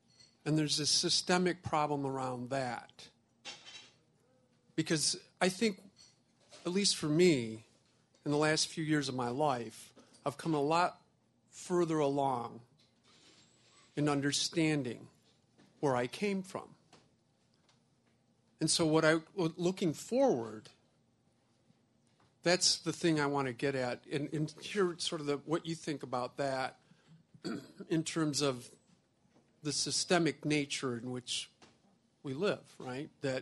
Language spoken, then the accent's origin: English; Detroit, Michigan, United States; I grew up around Detroit